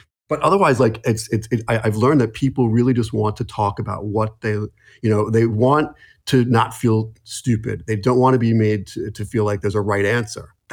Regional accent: Jersey City, New Jersey, United States; I'm from Jersey City, New Jersey.

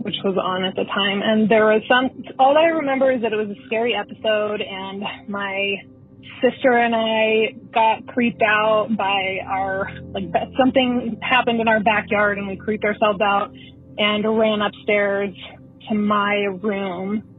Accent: Denver, Colorado, United States; I am from Denver, Colorado.

